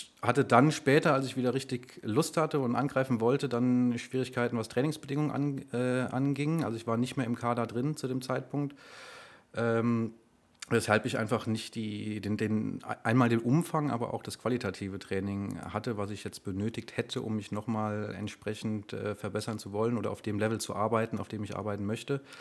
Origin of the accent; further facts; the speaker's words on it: Rheinböllen, Rhineland-Palatinate, Germany; Also Rheinböllen ist mein Heimatort. Die Schule ist in Simmern gewesen, circa 13-14 Kilometer Entfernung.